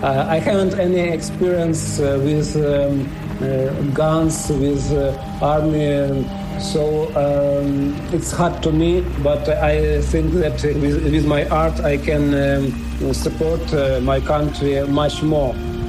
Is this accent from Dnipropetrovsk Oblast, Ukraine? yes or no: yes; Dnipro, Dnipropetrovsk Oblast, Ukraine; I am from Dnipro, Ukraine.